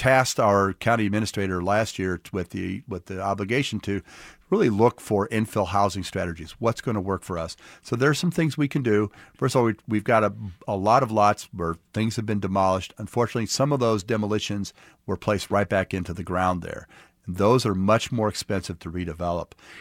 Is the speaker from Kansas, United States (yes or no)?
yes; Kansas City, Kansas, United States; it was the same kind of experience I had growing up in Argentine. Argentine was a vibrant commercial center.